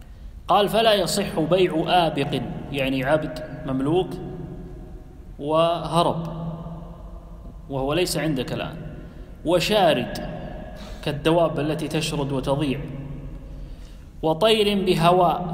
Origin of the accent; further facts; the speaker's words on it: Kuwait; هناك أناس موجود حتى عندنا في الكويت موجودة في مزارع أحواض يستزرع فيها السمك